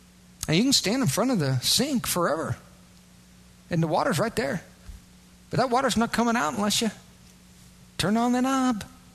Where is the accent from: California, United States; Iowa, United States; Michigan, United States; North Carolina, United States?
Iowa, United States; You know, I'm from Iowa.